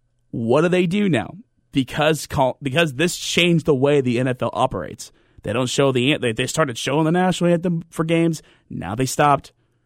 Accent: California, United States; I'm a little biased because I am from the Bay Area and I have watched a lot of Golden State Warrior basketball.

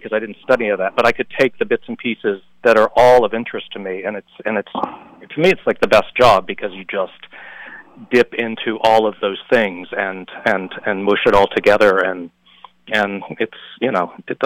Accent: North Carolina, United States; I'm from North Carolina, and they were making that movie then

